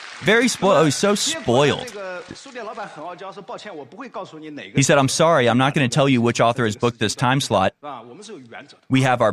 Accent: Jiangsu, China; accent: Jiangsu; I can never get rid of my Jiangsu accent.

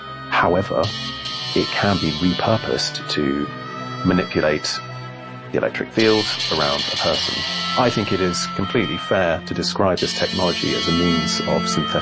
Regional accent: United Kingdom; I'm a British citizen. After graduating from Oxford University with a degree in chemistry, I went abroad for about 12 to 13 years.

